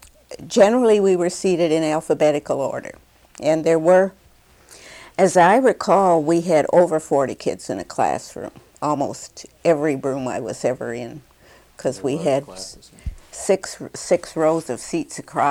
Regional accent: Paris, Ontario, Canada; born there; also born or lived in Brantford / Hamilton; I was born on January 19th, 1921, which makes me 73 years old now, in Paris, Ontario, Canada.

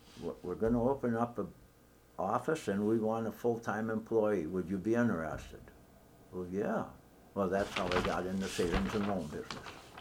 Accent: Wisconsin, United States; born and raised in Wisconsin, followed football and basketball.

